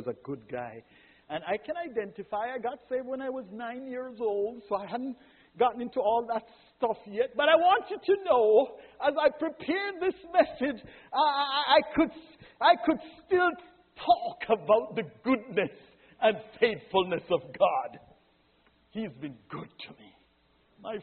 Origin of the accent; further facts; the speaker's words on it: Jamaica; you know, I come from Jamaica